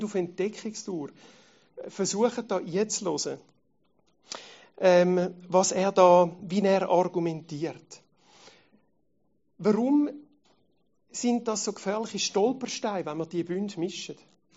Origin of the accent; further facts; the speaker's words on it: Switzerland; Aber wir sind Schweizer, wir sind nicht das Volk